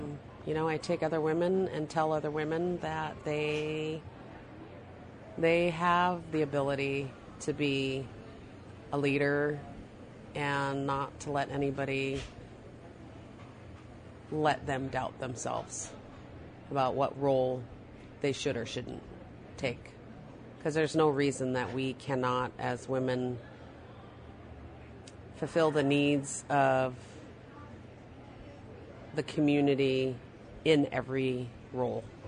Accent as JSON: {"language": "English", "town": "Nome", "region": "Alaska", "country": "United States", "lives_now": "Anchorage, United States", "said": "I'm originally from Nome, in the native village of White Mountain, but I live here in Anchorage now"}